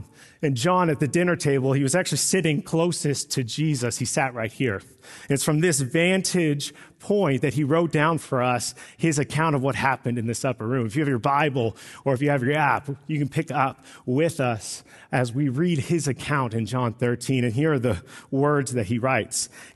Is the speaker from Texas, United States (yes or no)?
yes; Texas, United States; I grew up in South Texas, right on the border.